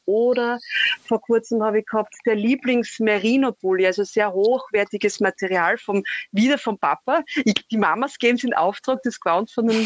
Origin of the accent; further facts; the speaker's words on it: St. Marein bei Graz, Styria, Austria; also born or lived in Feldbach; Aus St. Marein bei Graz komme ich eigentlich. Also ich bin, also ursprünglich bin ich aus St. Marein bei Graz, Schulgang bin ich in Feldbach